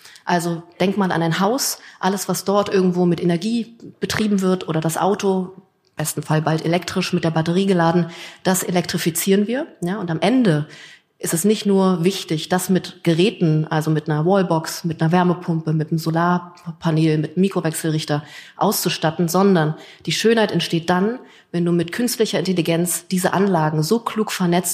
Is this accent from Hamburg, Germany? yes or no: no; Berlin, Germany; ich komme aus Berlin und das ist immer naheliegend, dass du irgendwie als junger Mensch mit 16 schon so loslegst, in Clubs zu arbeiten.